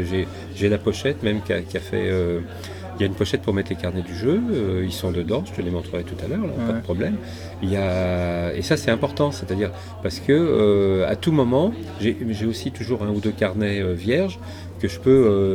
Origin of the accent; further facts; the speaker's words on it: Livry-Gargan, Île-de-France, France; born there; Moi, je suis né pas loin, je suis né à Livry-Gardon